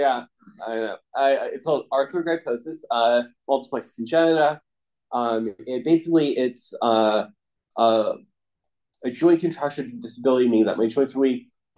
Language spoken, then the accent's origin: English; Falls Church, Virginia, United States; born there; so I was born in Falls Church, Virginia. So honestly like an hour and a half roughly time or place excuse me place from here up in Northern Virginia.